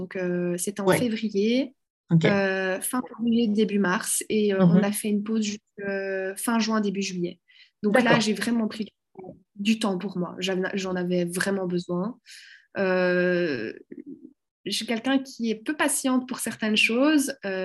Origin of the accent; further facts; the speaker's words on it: Belgium; Chez nous, en Belgique, on a droit à 6 FIV